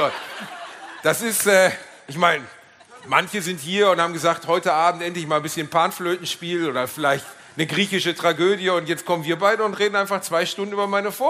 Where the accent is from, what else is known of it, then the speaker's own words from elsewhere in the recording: Gelsenkirchen, North Rhine-Westphalia, Germany; Gelsenkirchen-Rotthausen, an der Grenze nach Essen-Krai.